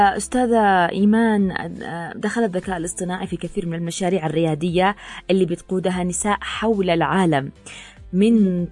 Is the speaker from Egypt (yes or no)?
no; Yemen; وخاصة عندنا باليمن.